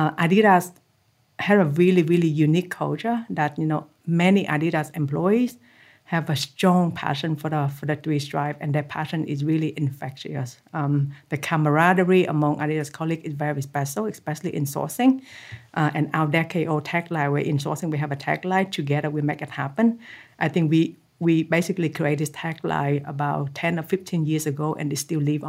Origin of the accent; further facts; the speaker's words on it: Vietnam; as a Vietnamese growing up in Vietnam, I watched a lot of street football on unpaid roles and a lot of World Cup football on black and white TV screen.